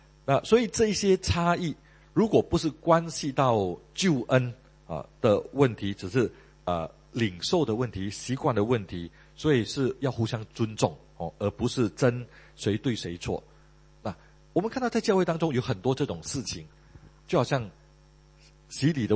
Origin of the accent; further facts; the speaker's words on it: Malaysia; now in Singapore; 因为我那个时候从马来西亚来到新加坡，有一段时期我是住在这个好朋友的家